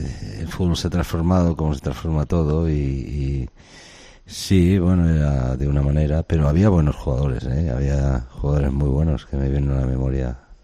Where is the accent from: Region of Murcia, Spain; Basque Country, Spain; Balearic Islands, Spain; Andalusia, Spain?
Basque Country, Spain; Sí, claro, pues nosotros somos vascos.